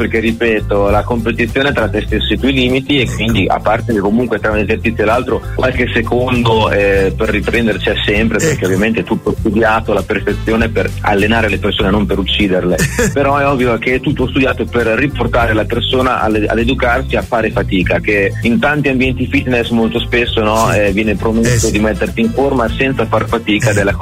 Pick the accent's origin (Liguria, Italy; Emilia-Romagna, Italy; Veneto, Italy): Emilia-Romagna, Italy; Rimini; Alla fiera qui, io sono di Rimini